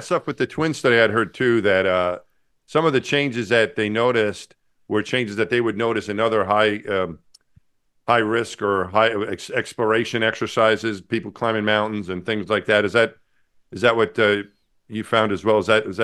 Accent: New York, United States; because I'm a New Yorker

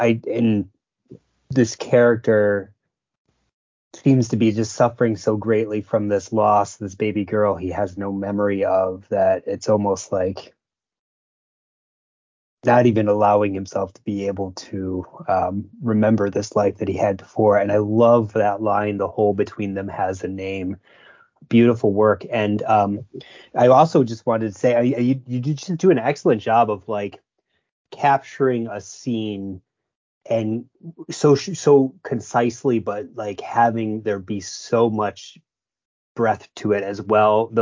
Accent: Michigan, United States; Taylor lives in Clio, Michigan, which is my home state.

